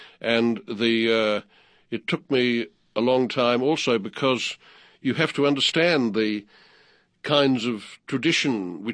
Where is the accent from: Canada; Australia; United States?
Australia; which even I, as an Australian teenager, had heard